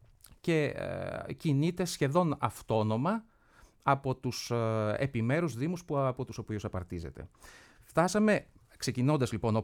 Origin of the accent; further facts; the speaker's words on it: Missolonghi, Western Greece, Greece; Κατάγομαι από το Μεσολόγγι και είναι τιμή μου.